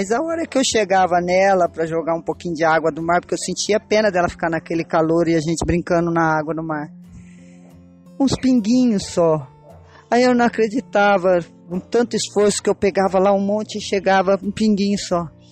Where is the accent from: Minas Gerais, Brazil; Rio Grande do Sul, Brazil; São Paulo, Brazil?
São Paulo, Brazil; Campinas; sou de Barão Geraldo, Campinas